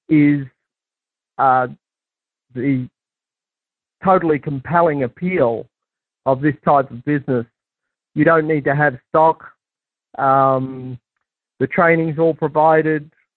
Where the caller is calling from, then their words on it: Melbourne, Victoria, Australia; I'm calling from Melbourne, Australia.